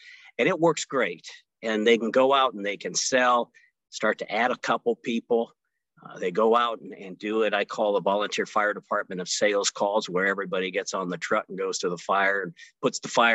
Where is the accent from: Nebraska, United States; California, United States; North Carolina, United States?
Nebraska, United States; Omaha; And I started looking around Omaha, Nebraska, my hometown. I born and raised here.